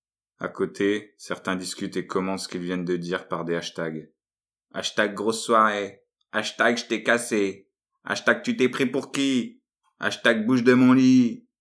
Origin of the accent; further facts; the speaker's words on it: Lille, Hauts-de-France, France; Moi je viens de Lille, je suis là pour le week-end, pour un stage de clown.